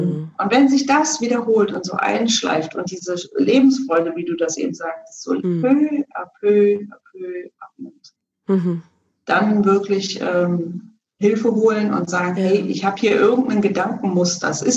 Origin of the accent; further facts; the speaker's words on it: Berlin, Germany; ich bin ja selber in Ost-Berlin groß geworden